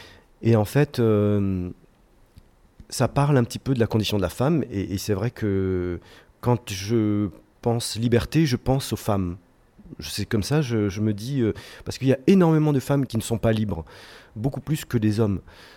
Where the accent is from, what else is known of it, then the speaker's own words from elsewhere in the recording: Morocco; born there; Vu que je suis né au Maroc, j'ai toujours été intéressé par les musiques qui viennent de partout.